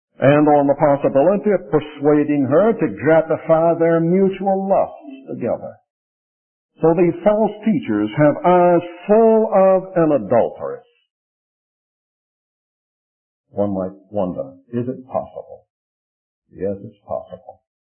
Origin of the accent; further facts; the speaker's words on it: Charleston, South Carolina, United States; I grew up with in Charleston, South Carolina, and went to the College of Charleston.